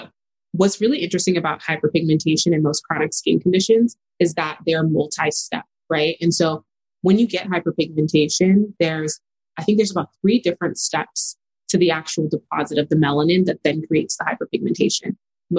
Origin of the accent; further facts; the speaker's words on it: El Paso, Texas, United States; I grew up in El Paso, Texas. So that's west side of Texas. My parents are, I'm a first gen Nigerian daughter of immigrants, born and raised there.